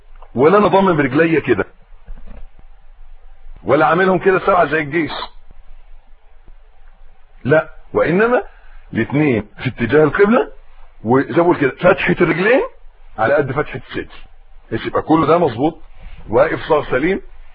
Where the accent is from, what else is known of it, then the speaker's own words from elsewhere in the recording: Egypt; بيقولوا عيبنا احنا كمصريين ان احنا بنتكلم من مناخيرنا